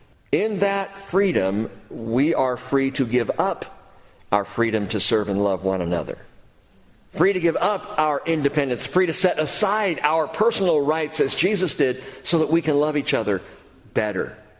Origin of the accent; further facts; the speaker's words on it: California, United States; I grew up in Southern California. Sun was out all the time.